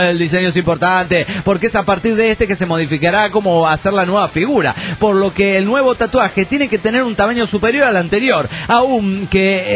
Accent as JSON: {"language": "Spanish", "town": "San Luis de La Paz", "region": "Guanajuato", "country": "Mexico", "said": "de San Luis de La Paz, Guanajuato, México."}